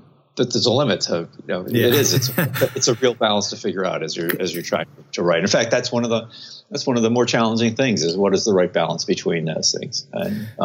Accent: Binghamton, New York, United States; I grew up in Binghamton, New York, in upstate New York, and just from early on, knew I was wanted to be a writer.

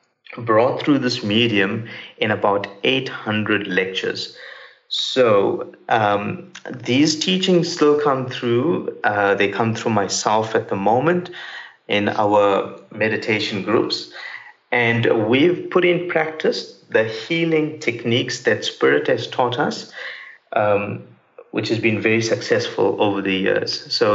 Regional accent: Durban, KwaZulu-Natal, South Africa; from Durban, South Africa, 43 years old

